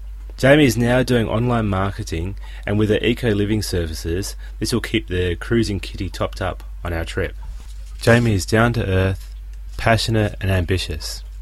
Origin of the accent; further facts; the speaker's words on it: Canada; Growing up in Canada